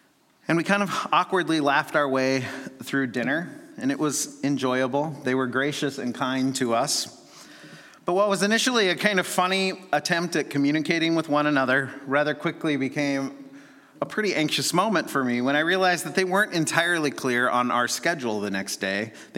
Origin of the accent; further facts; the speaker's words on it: Lincoln, Nebraska, United States; because I grew up in Lincoln, Nebraska, and it seems silly to me now